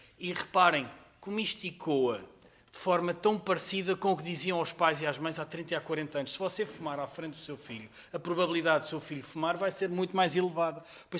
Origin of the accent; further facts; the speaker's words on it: Switzerland; moved away; Eu cresci na Suíça, portanto levei muito com isso.